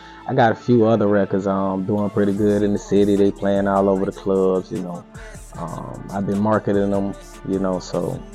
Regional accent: Decatur, Georgia, United States; I'm from Decatur, Georgia, East Side. You know, grew up kind of on the rough side of town.

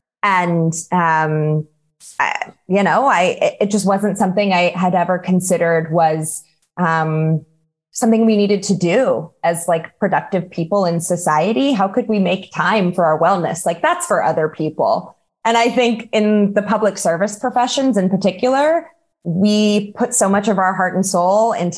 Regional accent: North Carolina, United States; spent a few years in your part of the country and then came home to North Carolina, my home state, to serve in our state government here.

